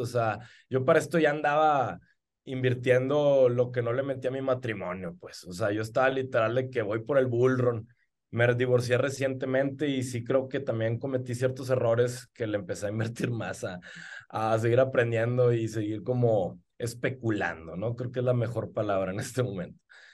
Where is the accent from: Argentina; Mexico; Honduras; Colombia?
Mexico; Guadalajara, Jalisco; also born or lived in Monterrey; por ser un regio adoptado. O sea, yo fui criado en Guadalajara, Jalisco. Y a los 2 años de edad viví en Monterrey, Nuevo León